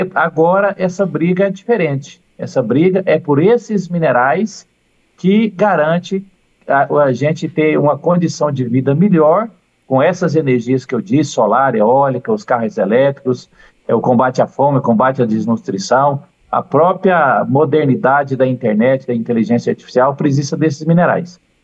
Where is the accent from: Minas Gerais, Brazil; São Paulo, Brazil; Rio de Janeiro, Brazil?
Minas Gerais, Brazil; Eu sou de Minas, tem uma região de Minas que chama Poços de Caldas, no sul de Minas.